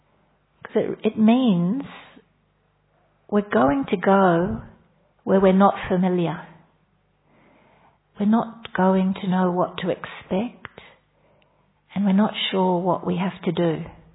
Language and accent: English; Australia; from Australia, and I live in the Blue Mountains Retreat Center.